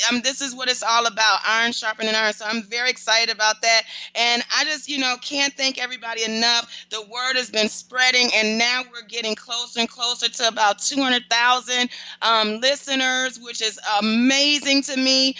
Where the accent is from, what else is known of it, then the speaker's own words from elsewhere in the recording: Detroit, Michigan, United States; I want to just say a shout out to Detroit. I'll be in your city, my hometown.